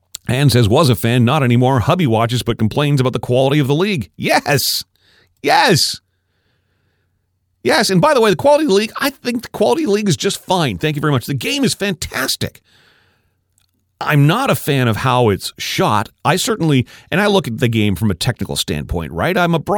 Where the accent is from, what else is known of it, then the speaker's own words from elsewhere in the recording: Canada; And granted, we're Canadian. We're not over the top.